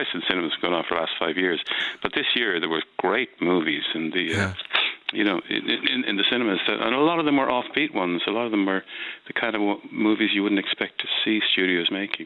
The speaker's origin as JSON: {"language": "English", "country": "Ireland", "said": "anyone who grew up in the 70s remembers the situation of being an Irish person in London and blamed for every bomb attack that ever happened"}